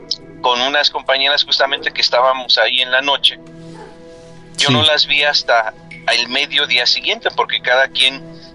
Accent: Mexico City, Mexico; now in Aguascalientes, Mexico; Pero soy de allá, del DF, de la Ciudad de México.

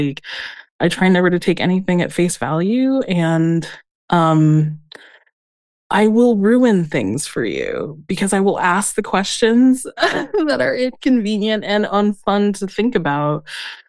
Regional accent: Colorado Springs, Colorado, United States; also born or lived in France; now in Germany; I'm Black and Chamorro, so my mother comes from the island of Guam. Yeah, I grew up in the United States, raised in Colorado Springs, Colorado. I live in Europe

